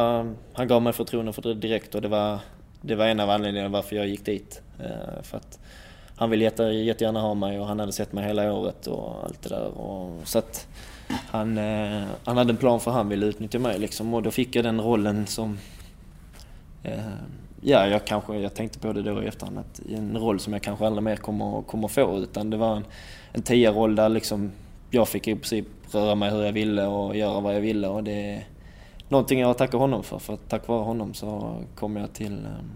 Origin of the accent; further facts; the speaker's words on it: Landskrona, Skåne, Sweden; Och jag är ju uppvuxen i Landskrona kommun